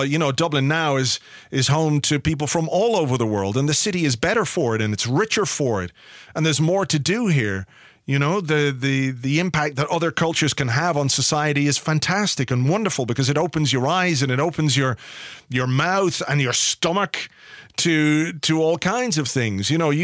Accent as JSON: {"language": "English", "region": "England", "country": "United Kingdom", "tie": "born there", "said": "I was born in England, but I'm Irish."}